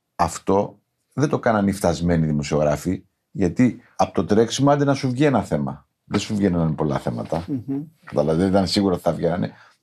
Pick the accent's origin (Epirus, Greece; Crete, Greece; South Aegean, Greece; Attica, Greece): Crete, Greece; Έχω γεννηθεί σε ένα χωριό στα Χανιά και έχω μεγαλώσει εκεί.